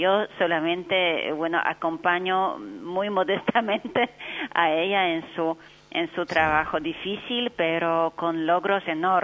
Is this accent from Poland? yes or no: yes; Poland; Spanish is a second language; Muchos me dicen siempre cuando yo hablo que soy de Polonia